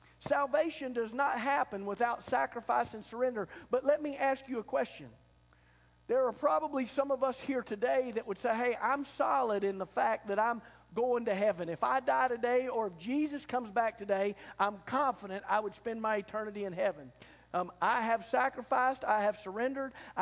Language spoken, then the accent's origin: English; United States; We're pretty proud to be Americans, aren't we?